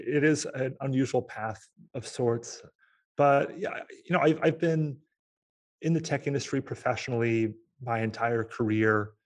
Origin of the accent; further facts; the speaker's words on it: Portland, Oregon, United States; mostly dance music events in my hometown of Portland, Oregon.